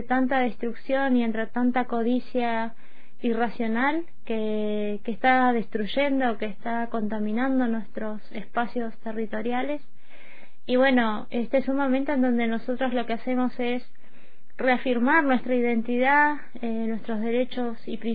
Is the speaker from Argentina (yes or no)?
yes; Neuquén, Argentina; yo soy de acá de Neuquén Capital, del territorio mapuche